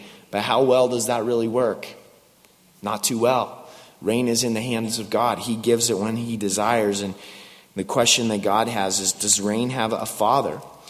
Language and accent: English; West Coast, United States; Growing up around the Pacific Ocean, it doesn't freeze. And on my wife and I's honeymoon, we went out to Maine because she's from Denver, Colorado. I'm from the West Coast. Neither of us had been to the East.